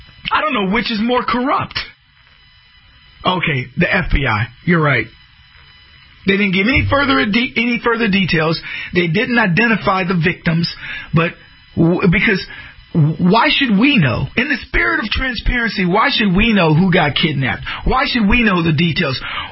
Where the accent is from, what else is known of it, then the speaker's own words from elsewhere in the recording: Texas, United States; and sadly, I grew up in Texas. These little Texas towns that border Mexico, they sadly sort of take on a little bit of the Mexican culture because so many of the people come across.